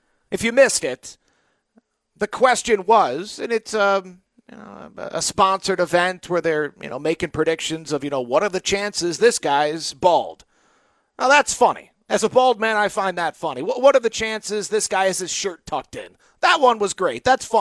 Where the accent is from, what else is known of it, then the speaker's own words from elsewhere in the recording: Detroit, Michigan, United States; I mentioned I grew up in Detroit. The Tigers were putrid for most of my childhood.